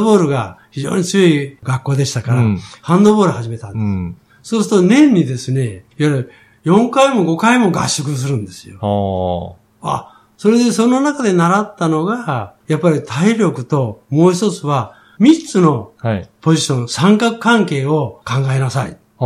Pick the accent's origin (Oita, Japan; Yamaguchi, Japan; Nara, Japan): Yamaguchi, Japan; Iwakuni; ちょうど私は岩国で育ったもんですから、ちょうど戦争終わって岩国に米軍が来たんですね。